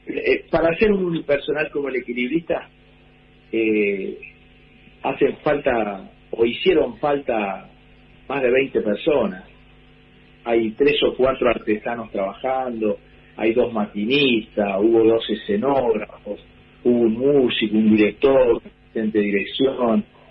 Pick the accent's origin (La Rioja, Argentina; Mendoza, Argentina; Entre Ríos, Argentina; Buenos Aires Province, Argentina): Entre Ríos, Argentina; Paraná; Yo vivo en un barrio, nací en un barrio en Paraná, que se llama el barrio La Alcantarilla